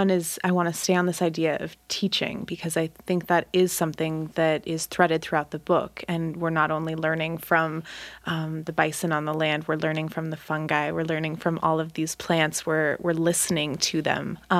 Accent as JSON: {"language": "English", "region": "Montana", "country": "United States", "said": "not only because we are in Montana, I am from Montana, it resonated with me being familiar with the imagery that you laid down in that chapter"}